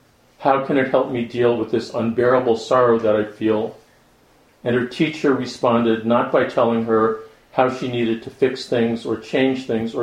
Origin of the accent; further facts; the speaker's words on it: New York City, New York, United States; I'm from New York City, so when I get excited about stuff, I speak really fast.